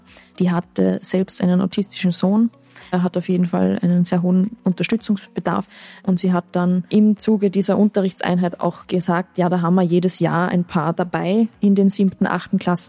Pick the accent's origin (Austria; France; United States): Austria; weil offensichtlich das Angebot für Erwachsene relativ rar gesät ist bei uns in Österreich.